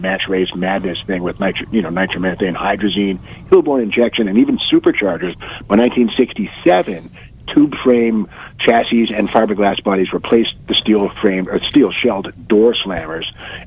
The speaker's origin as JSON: {"language": "English", "town": "New York City", "region": "New York", "country": "United States", "tie": "born there", "also_born_or_lived": "California", "lives_now": "Massachusetts, United States", "said": "Yeah, I was born in New York City. Don't hold that against me."}